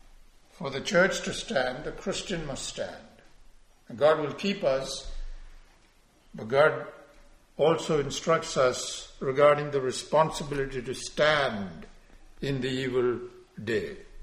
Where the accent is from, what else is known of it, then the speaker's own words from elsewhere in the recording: India; moved away; When I was growing up in India, we went to an English Catholic school. They had the best schools.